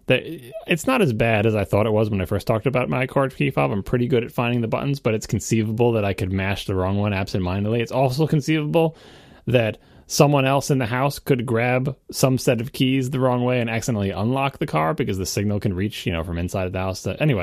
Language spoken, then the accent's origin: English; New York, United States; I lock the house, I lock the car, I lock everything. I'm from New York. It's like what I do, right?